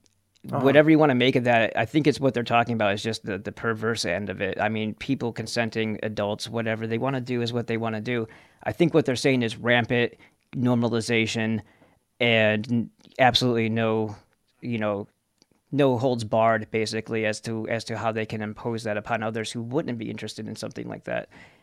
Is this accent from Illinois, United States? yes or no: no; New York, United States; I'm from New York, so it's like Ghostbusters, but it's Ballbusters.